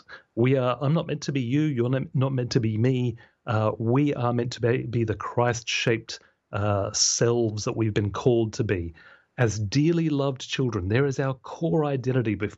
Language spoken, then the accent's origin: English; Australia; more and more in my home country, Australia.